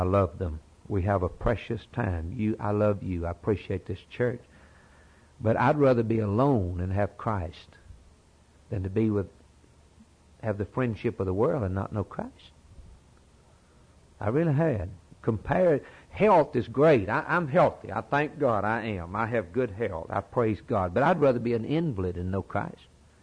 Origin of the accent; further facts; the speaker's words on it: United States; I'm glad I'm an American. I'm glad I'm free.